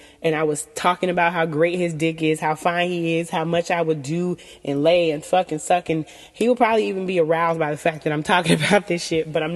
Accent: the South, United States; I grew up in the South, and I was raised to believe that a woman conducts herself a certain way in the bedroom.

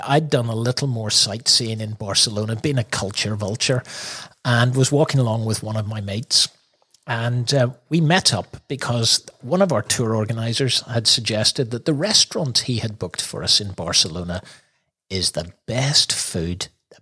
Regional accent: Ireland; Oi, we're from Ireland.

